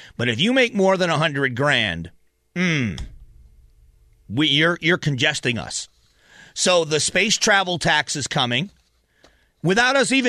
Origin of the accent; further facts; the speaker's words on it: the South, United States; now in Arizona, United States; where I grew up in the South is more of a big deal than here.